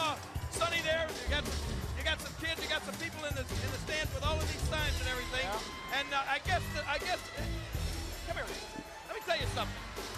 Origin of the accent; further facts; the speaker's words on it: Memphis, Tennessee, United States; I had a friend of mine go to a WCW match down in my hometown of Memphis.